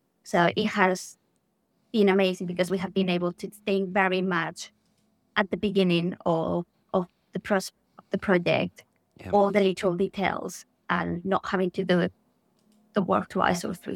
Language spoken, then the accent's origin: English; Spain; As probably my accent gives away, I grew up in Spain and I studied there.